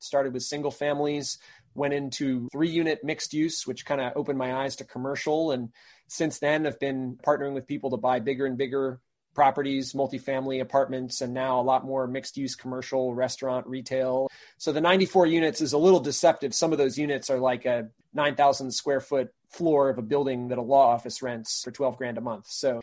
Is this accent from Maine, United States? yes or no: yes; Maine, United States; So I grew up in Maine.